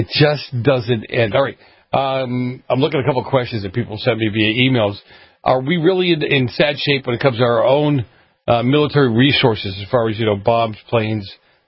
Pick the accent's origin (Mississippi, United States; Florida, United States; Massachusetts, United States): Massachusetts, United States; Boston; now in California, United States; Okay, I'm from Boston. I'm an old-time real beef bologna lover, okay?